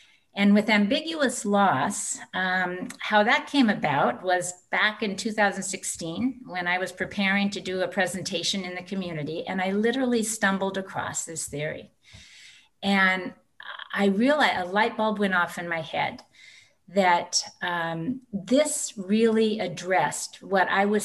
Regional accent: Seattle, Washington, United States; Well, I am from Seattle, Washington.

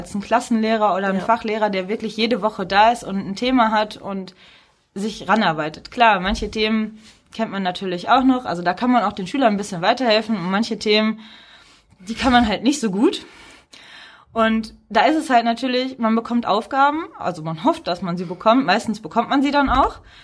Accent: North Rhine-Westphalia, Germany; Ich bin auch aus dem Ruhrgebiet und wollte eigentlich auch gerne da bleiben.

